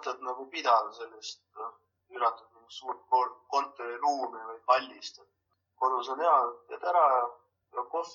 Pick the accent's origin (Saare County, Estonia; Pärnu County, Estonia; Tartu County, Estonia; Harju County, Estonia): Pärnu County, Estonia; Pärnu; kuna ise olen ma Pärnust, enamus inimesed ikkagi tellivad siis nagu kohalikult.